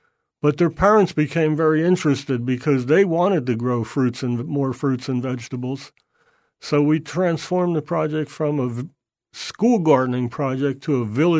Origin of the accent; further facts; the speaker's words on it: New Jersey, United States; also born or lived in Newark, New Jersey; my parents moved to the southern part of New Jersey, where I went to high school.